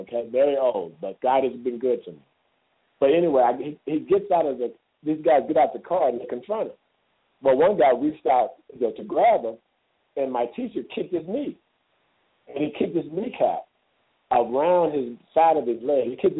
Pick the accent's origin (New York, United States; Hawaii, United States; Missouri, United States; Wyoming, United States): Missouri, United States; So I said, no, I'm from the Show Me State.